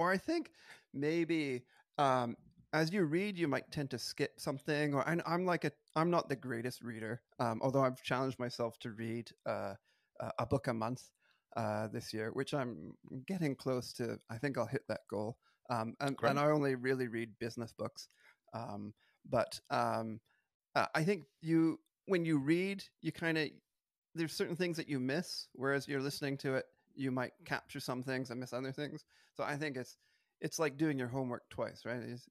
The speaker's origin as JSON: {"language": "English", "country": "United Kingdom", "lives_now": "Canada", "said": "I'm a Brit, so you know we it's just breakfast."}